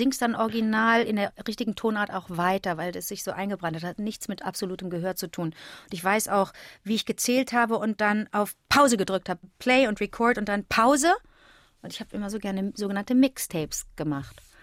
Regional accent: Cologne, North Rhine-Westphalia, Germany; Wie gesagt, ich bin aus Köln, höre deine Sendung dort nicht

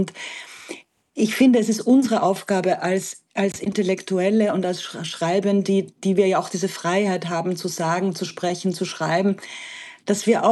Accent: Austria; Ich bin ja auch Österreicherin und stehe in einer gewissen Weise dazwischen.

